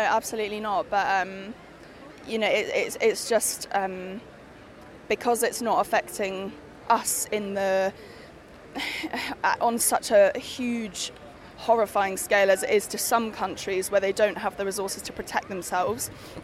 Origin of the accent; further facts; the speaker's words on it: Marlow, South East England, United Kingdom; I'm from Marlow in Buckinghamshire, which is not where Buckingham Palace is.